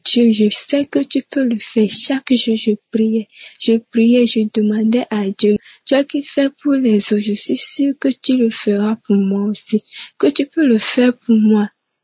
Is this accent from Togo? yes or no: yes; Maritime, Togo; Je suis une Togolaise vivant à Lomé.